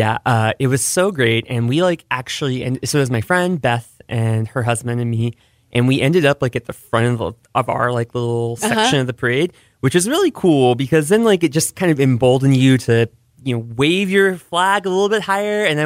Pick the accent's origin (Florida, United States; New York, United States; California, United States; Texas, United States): Texas, United States; Austin; I mean, I'm from Austin, you know?